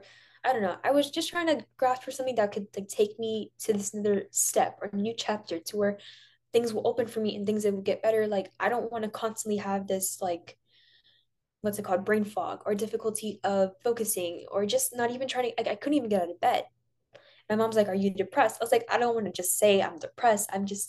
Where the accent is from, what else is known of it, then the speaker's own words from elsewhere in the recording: Pakistan; I'm Desi, I'm from Pakistan.